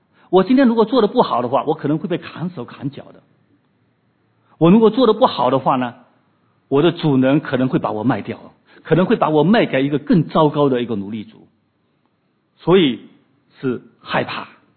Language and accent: Chinese; China; 其实不只是我们中国人会这样子